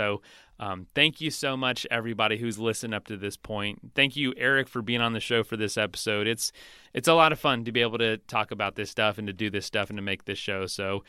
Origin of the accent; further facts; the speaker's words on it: Florida, United States; I'm from Florida. Cycling here is a little different.